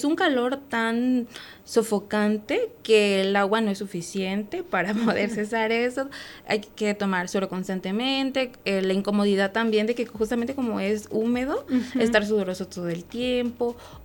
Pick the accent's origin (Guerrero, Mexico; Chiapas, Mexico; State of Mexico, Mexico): Chiapas, Mexico; Tuxtla Gutiérrez; porque yo soy de Tuxtla Gutiérrez, Chiapas, y es muy caluroso.